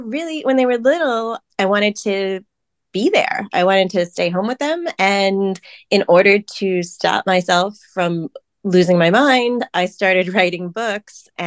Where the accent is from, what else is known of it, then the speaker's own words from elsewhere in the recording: New York City, New York, United States; also born or lived in Seoul, South Korea; So I am a Korean-American adoptee. I was born in Seoul, and then I grew up in New York City.